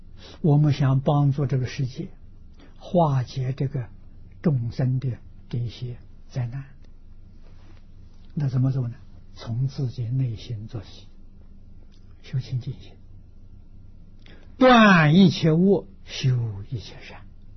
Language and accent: Chinese; China; 我们中国人气氛的气氛非常不好啊